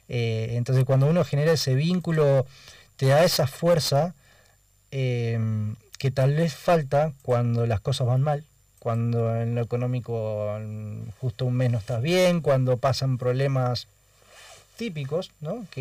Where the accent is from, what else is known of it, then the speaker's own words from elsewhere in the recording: Oro Verde, Entre Ríos, Argentina; yo vengo de Oro Verde. O sea, desde un rincón de la Argentina